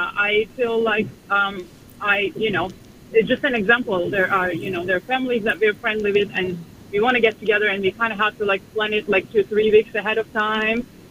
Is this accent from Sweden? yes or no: no; Turkey; moved away as an adult; now in United States; And I am originally from Turkey, and I still, like, remember as a child, you know, growing up.